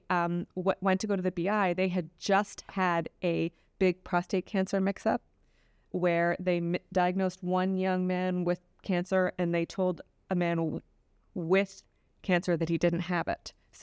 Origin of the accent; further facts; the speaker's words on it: Montreal, Quebec, Canada; I grew up in Montreal, and I went to medical school and did my anatomic pathology residency at McGill.